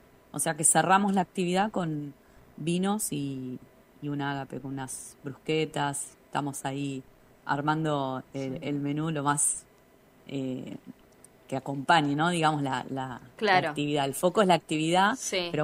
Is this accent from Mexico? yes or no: no; Buenos Aires, Argentina; moved away; Yo, como te decía, soy de Buenos Aires